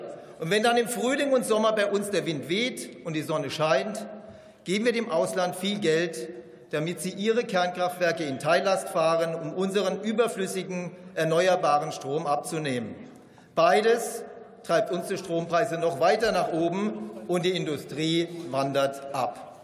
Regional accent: Baden-Württemberg, Germany; Meine Heimat Baden-Württemberg zeigt die Widersprüchlichkeit Ihrer Politik.

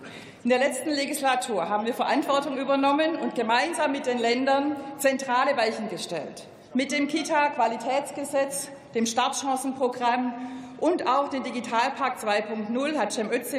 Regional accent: Baden-Württemberg, Germany; Ich komme aus Baden-Württemberg. Sie wissen, wir können alles außer Hochdeutsch.

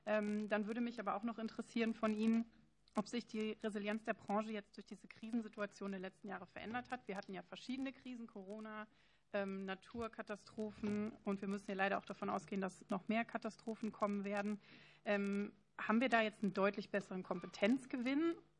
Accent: Rhineland-Palatinate, Germany; Ich komme aus der Eifel

